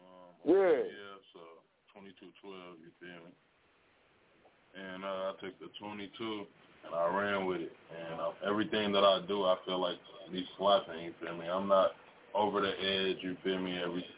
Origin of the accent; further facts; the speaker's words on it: Minneapolis, Minnesota, United States; I grew up over north, Minneapolis.